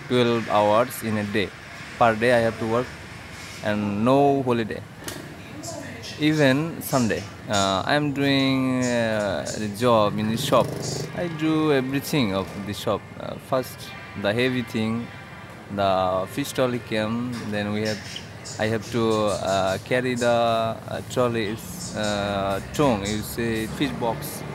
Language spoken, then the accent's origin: English; Saraspur, Khulna Division, Bangladesh; English is a second language; I'm come from Bangladesh and my address is Khulna, Bagerhat, Mullahat, Saraspur. Saraspur is my village. Nice village.